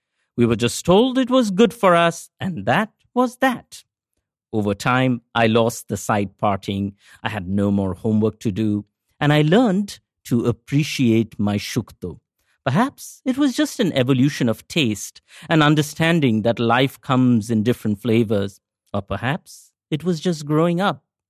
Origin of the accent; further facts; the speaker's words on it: Kolkata, West Bengal, India; Growing up in Kolkata, we had never seen a daffodil or a snowdrop, but we had our neem. … in Kolkata. But being Bengali, we did not just write odes to our harbingers of spring.